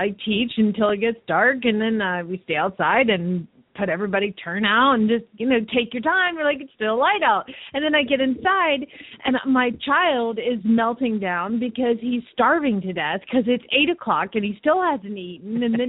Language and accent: English; Phoenix, Arizona, United States; from Phoenix, Arizona.